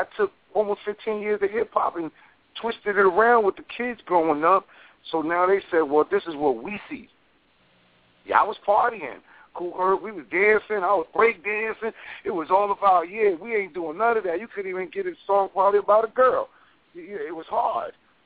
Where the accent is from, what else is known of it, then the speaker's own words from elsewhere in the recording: New York City, New York, United States; We grew up, we could say we was in the slums. Them buildings was burned down. I'm from Harlem.